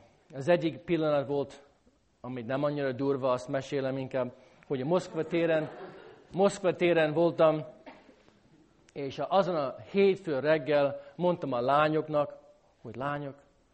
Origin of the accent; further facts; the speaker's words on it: St. Louis, Missouri, United States; amikor én felnőttem St. Louis-ban, hogy mi jártuk a magyar katolikus templomban